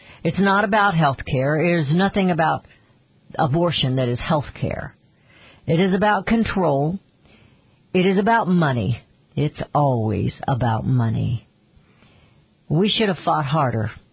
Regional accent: United States; I'm an American, and I'm worried.

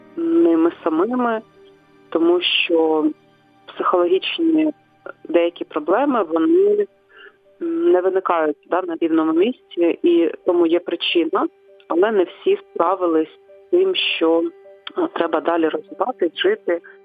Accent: Donetsk Oblast, Ukraine; Так як ми всі вихідці з Донецької області займалися громадською діяльністю

